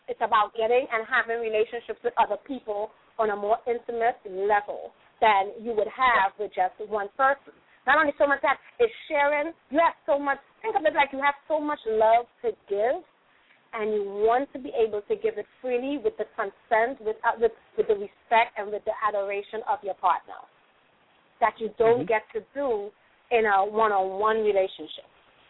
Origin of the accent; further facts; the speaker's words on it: Trinidad & Tobago; I'm actually originally from Trinidad and Tobago.